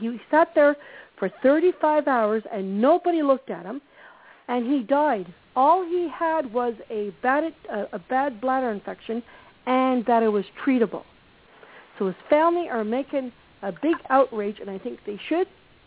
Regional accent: Canada; in Canada here, because I'm Canadian

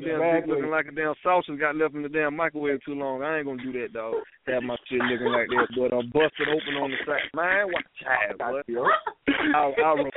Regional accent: the South, United States; I'm from the South, man. I look like I'd break her, man.

